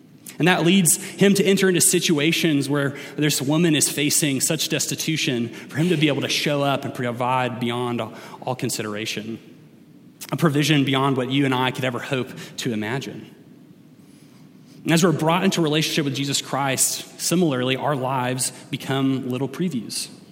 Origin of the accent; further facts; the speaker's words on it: Atlanta, Georgia, United States; Growing up, I grew up in Atlanta during the 90s, and because of that, I was often at Braves games.